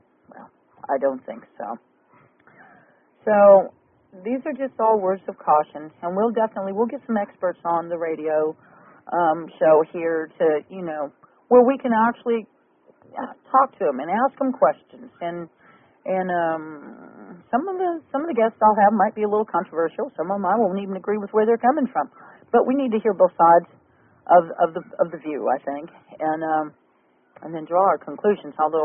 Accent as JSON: {"language": "English", "region": "Kansas", "country": "United States", "said": "because remember, I'm from Kansas, and my mother brought it to my attention in a little local newspaper there in Kansas"}